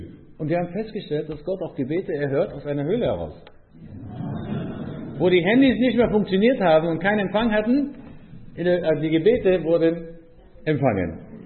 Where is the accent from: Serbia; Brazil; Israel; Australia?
Israel; German is a second language; Ja, ich bin in Israel aufgewachsen